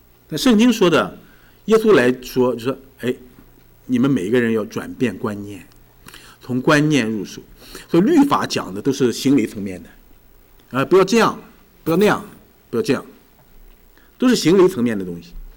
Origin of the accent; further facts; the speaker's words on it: China; 很容易把我们中国人啊引到另一个误区当中去